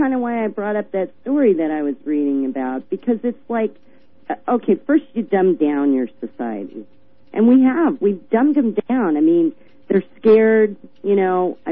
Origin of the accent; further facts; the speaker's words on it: Missouri, United States; I mean, I'm from Missouri.